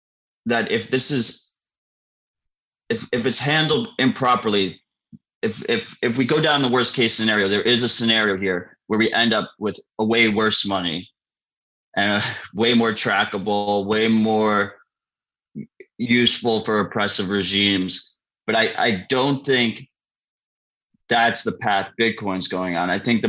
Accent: United States; So a lot of the things that I actually think are worth doing, I can't do as an American.

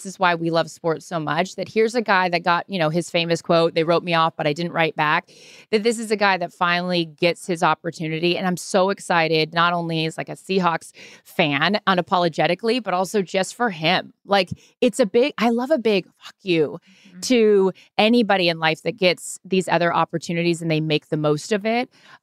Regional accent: Seattle, Washington, United States; So, of course, I'm from Seattle. I love, you know, what this city has done.

